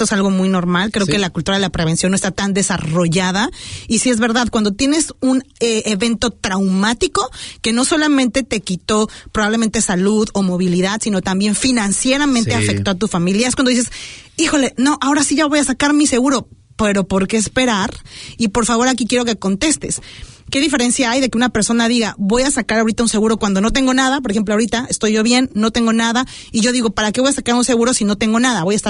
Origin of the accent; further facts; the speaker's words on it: Mexico; now in New Zealand; somos mexicanos fuera de México, anexados a esta hermosa multiculturalidad.